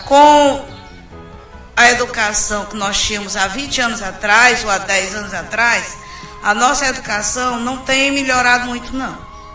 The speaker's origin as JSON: {"language": "Portuguese", "town": "Fortaleza", "region": "Ceará", "country": "Brazil", "tie": "born there", "said": "Em Fortaleza."}